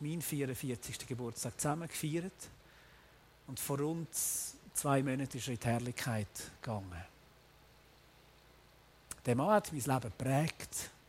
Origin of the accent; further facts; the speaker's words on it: Schlieren, Zurich, Switzerland; wir sind in Schlieren bei Zürich aufgewachsen. Und ich habe dort gelebt.